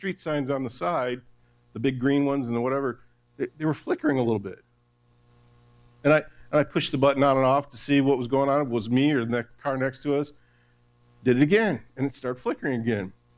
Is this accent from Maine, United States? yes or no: no; Detroit, Michigan, United States; I grew up in Detroit and Lincolns were the top of the top, them and Cadillacs.